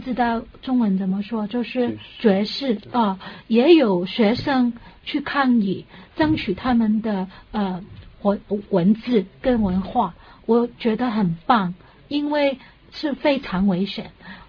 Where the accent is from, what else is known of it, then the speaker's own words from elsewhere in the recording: Hong Kong; 但是我们最终的方向是我们香港人每一个也有发声的权利